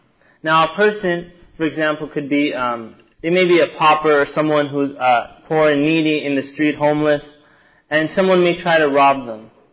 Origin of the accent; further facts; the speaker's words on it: Canada; when I was young, there was a little boy that had found out that I was Egyptian. So he found out that I was from Canada, and then I spoke English